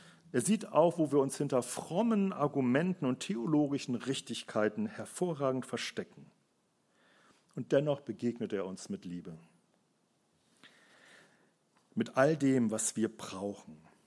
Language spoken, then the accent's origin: German; Rhineland, Germany; Morgen ist Rosenmontag, da wird gefeiert im Rheinland, wo ich herkomme.